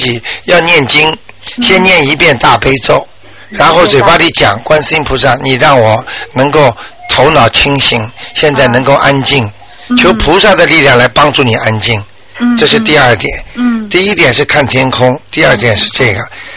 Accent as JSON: {"language": "Chinese", "country": "China", "said": "我们中国人有句话叫解铃还需系铃人"}